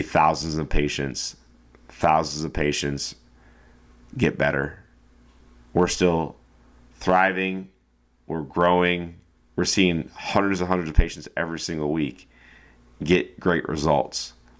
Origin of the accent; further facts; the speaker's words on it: St. Louis, Missouri, United States; You know, I grew up in St. Louis. I've heard about Logan College.